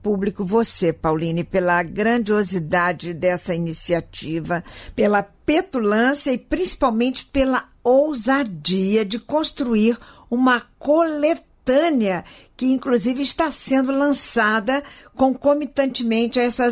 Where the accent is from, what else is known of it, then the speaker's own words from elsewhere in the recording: Rio de Janeiro, Brazil; E eu, como carioca, me sinto autorizada